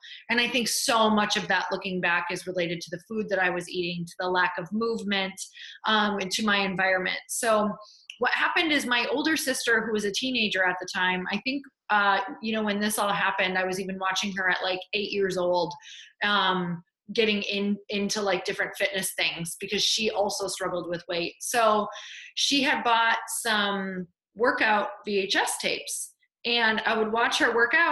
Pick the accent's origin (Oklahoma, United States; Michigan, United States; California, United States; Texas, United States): Michigan, United States; I am from a really small town. So I'm from Upper Michigan, which the closest thing that place that you would actually call a city was about 3 hours away